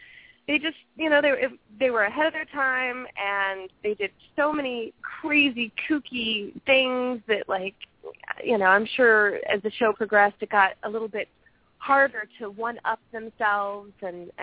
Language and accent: English; Las Vegas, Nevada, United States; I'm from Vegas originally.